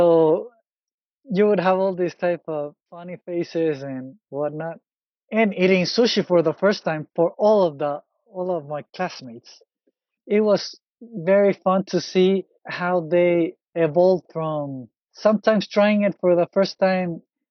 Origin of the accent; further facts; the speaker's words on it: El Salvador; So yeah, the Japanese community during our time growing up in El Salvador was very small. So there were not many Asians in El Salvador growing up, and people were not used to seeing many Asians around.